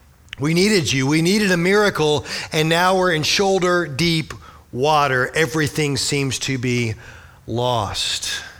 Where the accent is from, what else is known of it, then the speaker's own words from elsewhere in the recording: Orlando, Florida, United States; I'm from Orlando and I know how this goes.